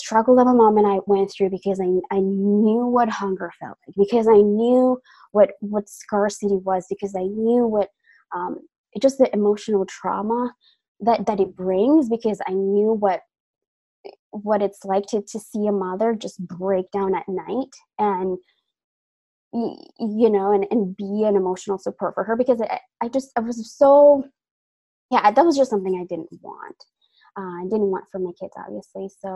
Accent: Colombia; I grew up in Colombia, and my mom was a single mother.

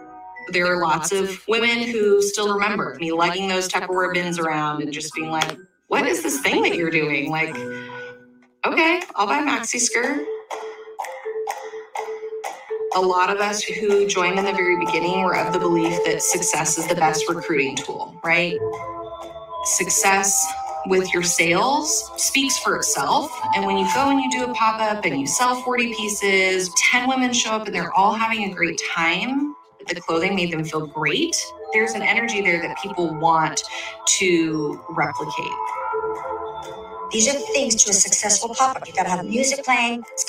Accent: Kailua, Hawaii, United States; born there; I was born in Kailua, Hawaii. My husband was stationed with the Army here in Washington

